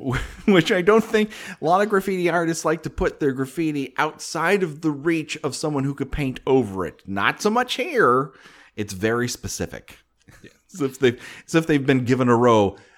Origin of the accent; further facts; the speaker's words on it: Canada; I'm Canadian. What do I know?